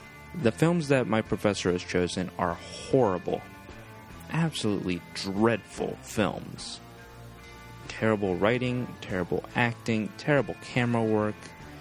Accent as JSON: {"language": "English", "country": "United States", "said": "I'm Italian. I'm American."}